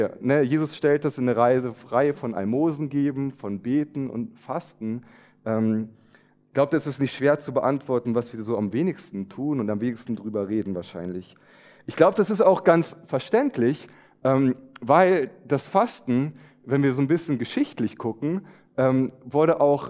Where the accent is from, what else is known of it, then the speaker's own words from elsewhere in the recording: Wolfsburg, Lower Saxony, Germany; ich erlebe, seitdem ich in Süddeutschland eigentlich bin, erst so richtig das Thema Fasching, Karneval, also meine Heimat in Wolfsburg.